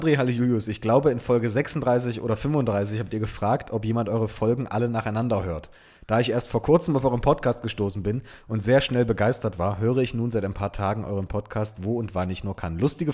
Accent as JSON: {"language": "German", "town": "Dresden", "region": "Saxony", "country": "Germany", "tie": "born or raised there", "lives_now": "Münster, Germany", "said": "Ich wohne und studiere inzwischen seit ein paar Jahren in Münster, aber gebürtig komme ich aus Dresden und zwar genau wie Julius, der es in Folge 72 erwähnt, auch aus Niederwarder. Zumindest habe ich den Großteil meiner Kindheit und komplette Jugend da verbracht."}